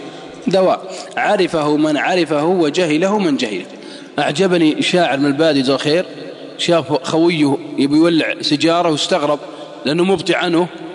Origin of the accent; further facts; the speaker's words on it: Al-Qassim, Saudi Arabia; والله أني أعرف ناس عندنا في القصيم